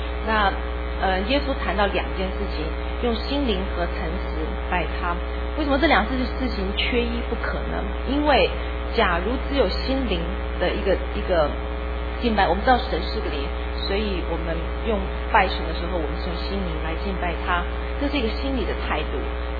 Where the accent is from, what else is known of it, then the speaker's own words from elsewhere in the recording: Taiwan; 那我是台湾来的，所以从小学钢琴